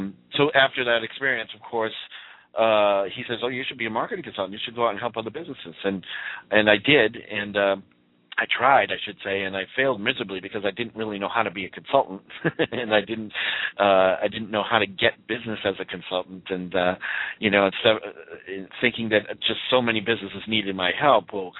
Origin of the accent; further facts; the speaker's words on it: Boston, Massachusetts, United States; accent: Boston; By the way, I'm from Boston, so you'll hear a little accent come out of me while I'm talking.